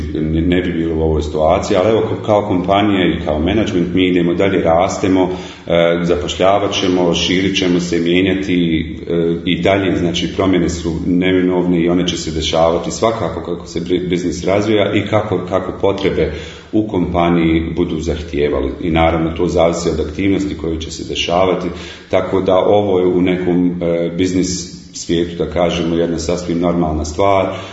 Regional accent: Sarajevo, Federation of Bosnia and Herzegovina, Bosnia & Herzegovina; now in Australia; rođen i odrastao u Sarajevu, a onda zbog dešavanja u 90-ih godina završio nekako u Australiji

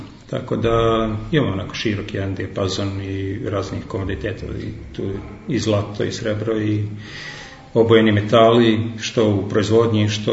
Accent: Belgrade, Serbia; born there; moved away; Da, rođen sam u Beogradu, ali da, teško mi je da kažem gdje mi je dom, pošto već 20 godina radim svuda po svijetu, tako da uglavnom tu gdje radim, tu mi je i dom. Posljednje dve godine to je Vareš.

